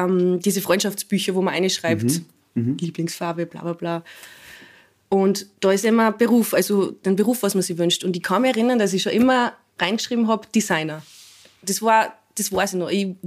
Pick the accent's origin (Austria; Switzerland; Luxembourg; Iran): Austria; Upper Austria; born or raised there